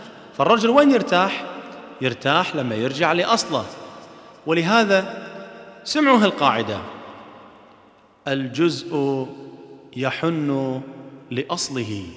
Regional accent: Kuwait; واحدة من القصص المشهورة عندنا في الكويت

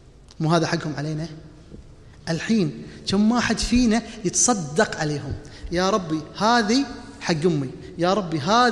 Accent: Kuwait; عندي واحدة من الأهل عندنا في الكويت

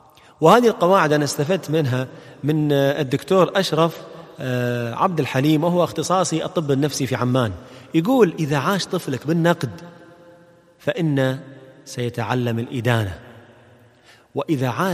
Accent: Kuwait; طبعا احنا في الكويت عندنا أحسن حال

